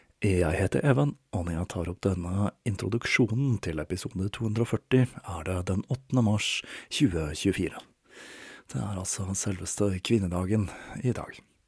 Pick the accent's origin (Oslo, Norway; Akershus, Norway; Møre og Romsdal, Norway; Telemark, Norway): Oslo, Norway; Når jeg vokste opp I Oslo hadde byen et innslag av særinger eller raringer om du vil.